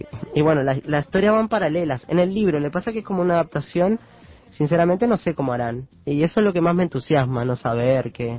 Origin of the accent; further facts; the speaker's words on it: Uruguay; vivo como todo uruguayo